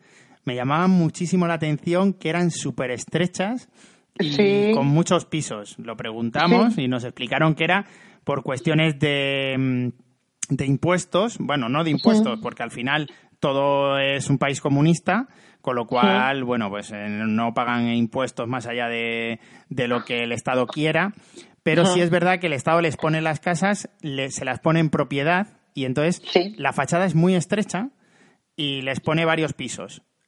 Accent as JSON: {"language": "Spanish", "region": "Extremadura", "country": "Spain", "tie": "born or raised there", "said": "Yo eso lo tengo, vamos, en mi pueblo de Cáceres circula una virgen por cada casa"}